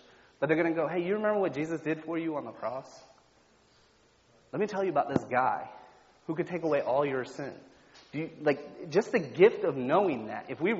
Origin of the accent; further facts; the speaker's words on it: Sanford, Florida, United States; now in Deltona, United States; I love Sanford. I was born and raised in Sanford. But I live in Deltona. I've been over there for 10 years.